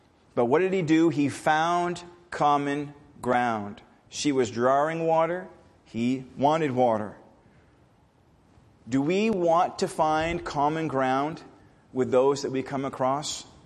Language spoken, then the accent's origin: English; Maine, United States; because I talk fast because I'm from Maine